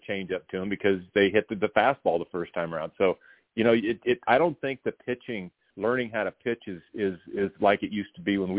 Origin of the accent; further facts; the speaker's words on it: Nebraska, United States; I come from Western Nebraska, and we didn't have scouts out there growing up